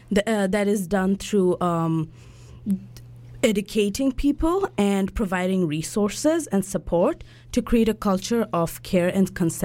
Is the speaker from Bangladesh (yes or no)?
yes; Bangladesh; now in Canada; I am originally from Bangladesh. I am a second-year Simon Fraser student